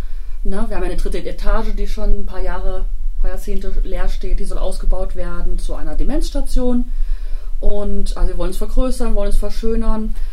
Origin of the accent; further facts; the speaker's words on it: Burguffeln, Hesse, Germany; also born or lived in Kassel; bin fast 41, noch ein paar Tage bis dahin. Bin in Kassel aber geboren, aufgewachsen in Burguffeln bei Krebenstein.